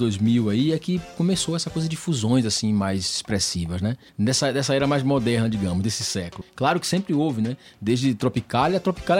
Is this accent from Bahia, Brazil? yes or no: yes; Bahia, Brazil; born there; eu nasci numa região, eu nasci dentro da Mata Atlântica, na Bahia, né?